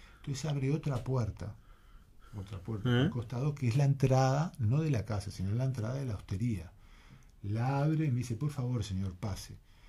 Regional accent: Uruguay; lo único que tengo que decir es que soy uruguayo, se me abren las puertas

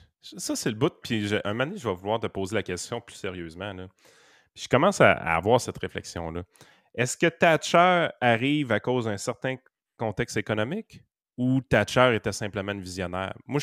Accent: Quebec, Canada; Mais les Québécois, non, on est des Christi de tata.

